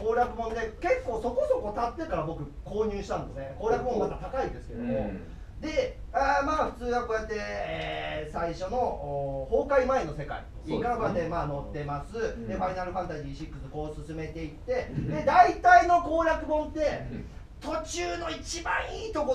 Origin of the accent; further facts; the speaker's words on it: Nagasaki, Japan; 僕は長崎出身なんですけど